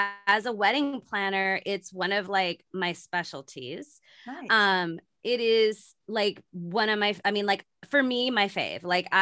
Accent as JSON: {"language": "English", "town": "San Francisco", "region": "California", "country": "United States", "said": "I'm not in San Francisco right now, but I'm from San Francisco Bay Area."}